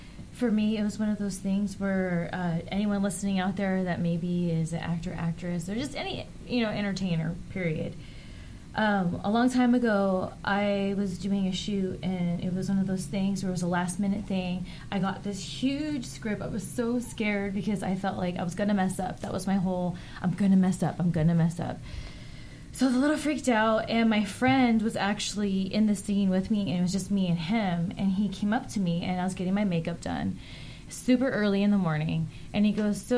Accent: Ontario, California, United States

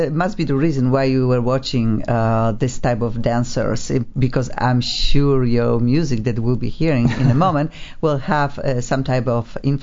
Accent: Poland; English is a second language; now in United States; And when I say how I came from Poland to America

